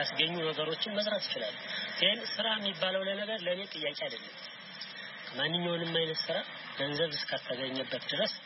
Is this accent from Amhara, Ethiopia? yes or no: yes; Bahir Dar, Amhara, Ethiopia; ተወልጄ ያደኩት እዚህ ባህር ዳር ከተማ ውስጥ ነው።